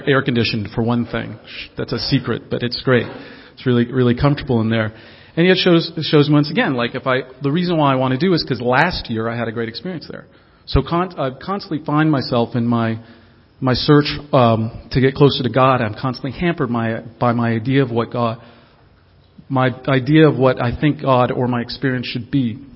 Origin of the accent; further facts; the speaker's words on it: Los Angeles, California, United States; from Los Angeles.